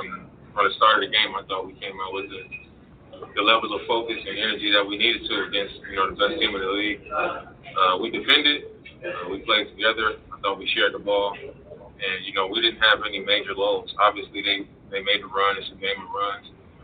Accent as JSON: {"language": "English", "town": "Oakland", "region": "California", "country": "United States", "tie": "born or raised there", "said": "My hometown was East Oakland was being represented in the arena, so I had to show my love."}